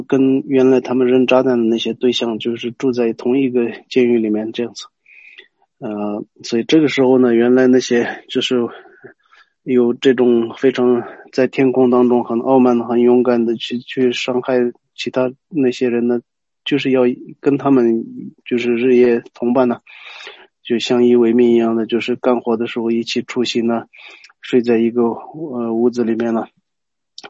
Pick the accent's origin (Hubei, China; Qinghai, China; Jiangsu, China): Qinghai, China; 过去的时候好像也发生在我们青海那边嘛